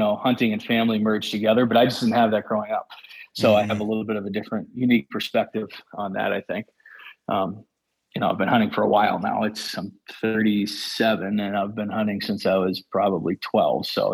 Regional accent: New Hampshire, United States; also born or lived in New York; Okay, so I'm from New Hampshire. This is where I grew up. I lived in New York for a few years during college, but other than that, I've lived here my whole life.

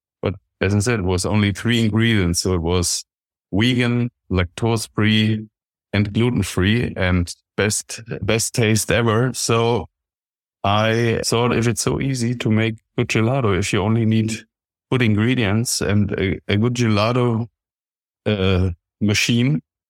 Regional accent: Frankfurt, Hesse, Germany; English is a second language; I'm born in Frankfurt, born and raised in Frankfurt am Main, very well known from the big air base.

